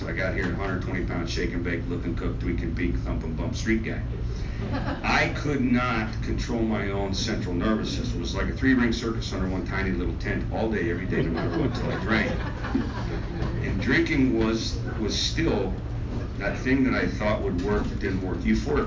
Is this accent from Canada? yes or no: no; Oakland, California, United States; now in San Jose, United States; I live in San Jose, California. I was born and raised in Oakland.